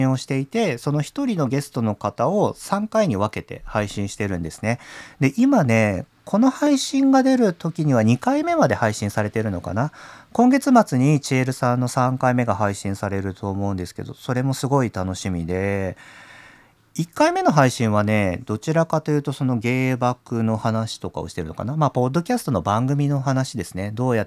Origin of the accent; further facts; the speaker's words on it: Osaka, Japan; born there; 僕も大阪生まれだから関西弁大好きなんですけど、